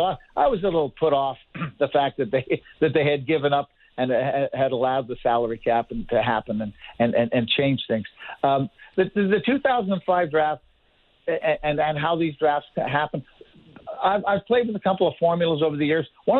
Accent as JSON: {"language": "English", "town": "Montreal", "region": "Quebec", "country": "Canada", "tie": "born or raised there", "said": "I was in Montreal. I grew up in Montreal, and our mayor lived down the street"}